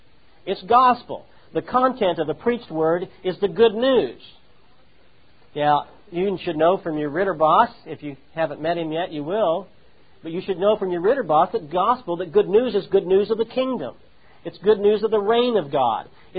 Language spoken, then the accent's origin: English; Midwest, United States; I grew up in the Midwest, where people speak without accents.